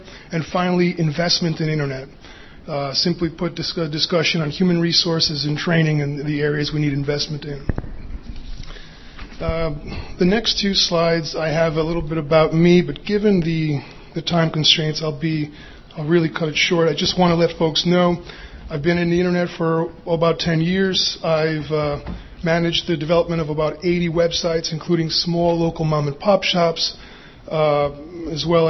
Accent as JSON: {"language": "English", "region": "New York", "country": "United States", "tie": "born or raised there", "first_language": "Greek", "second_language": "English", "said": "I have trouble growing up in New York speaking slow sometimes. Καλώς ήρθατε, εύχομαι καλή ώρα και να μάθουμε κάτι that's welcome. It's Greek, my first language."}